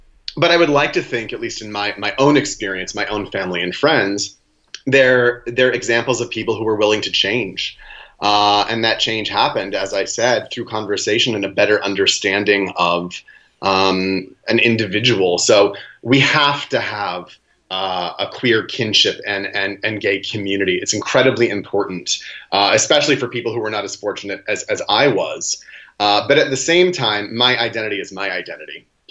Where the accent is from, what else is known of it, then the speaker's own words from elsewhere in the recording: Maine, United States; now in New York City, United States; But I grew up in Maine on a farm, and I know what that world is like.